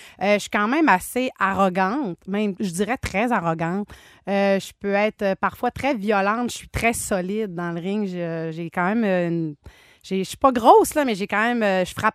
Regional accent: Dolbeau-Mistassini, Quebec, Canada; quand j'étais à l'âge d'environ 15 ans, je suis déménagée. Moi, je viens de Dolbeau-Mistassini. Puis je suis déménagée de Dolbeau-Mistassini à Jonquière.

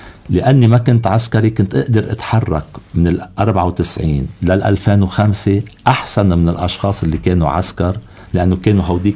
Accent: Hasroun, North Governorate, Lebanon; أنا بالحرب بالخمسة وسبعين انجبرنا أن نشتي بحصرون ضيعتي. هلا كنا نصيف فقط

